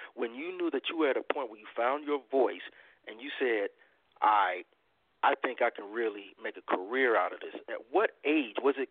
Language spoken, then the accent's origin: English; Chicago, Illinois, United States; it's really amazing to see a brother like you from Chicago representing my hometown and representing it lovely